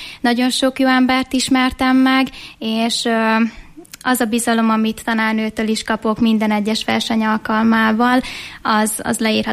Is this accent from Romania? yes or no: no; Szabolcs-Szatmár-Bereg, Hungary; born there; És ez onnan is ered szerintem, hogy amúgy én Szabolcs megyében születtem